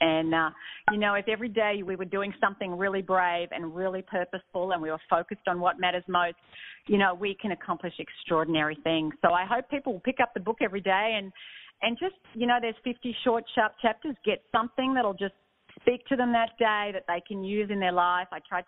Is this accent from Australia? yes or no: yes; Australia; accent: Australian; I hope hopefully people can understand my Aussie accent